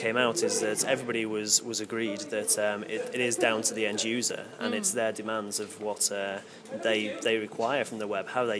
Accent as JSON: {"language": "English", "town": "Manchester", "region": "North West England", "country": "United Kingdom", "said": "I'm from Manchester, living in Manchester currently, and I work for Northwest Vision and Media."}